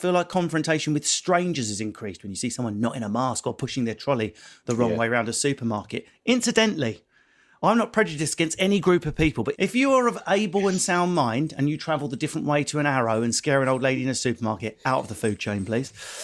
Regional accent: East of England, United Kingdom; So Kel, seeing as I'm from Essex, that's now your name.

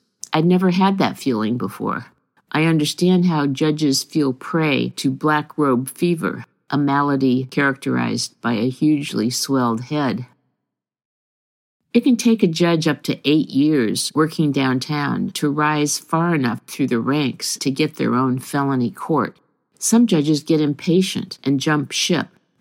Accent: Los Angeles, California, United States; I grew up on the West Side, went to UCLA on the West Side, raised my family on the West Side, and still lived on the West Side.

